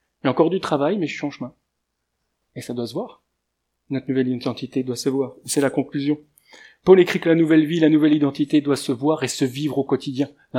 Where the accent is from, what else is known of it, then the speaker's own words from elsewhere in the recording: France; je dois prouver que je suis français.